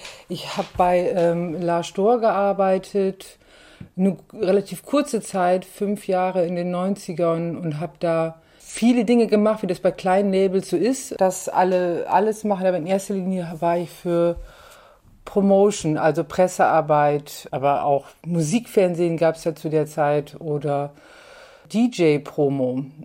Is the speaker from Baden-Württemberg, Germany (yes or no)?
no; Nordhorn, Lower Saxony, Germany; now in Hamburg, Germany; ich bin gebürtige Nordhornerin. Das ist an der holländischen Grenze. Und ich bin nach Hamburg gekommen, um eigentlich Kunst zu studieren, was nicht geklappt hat.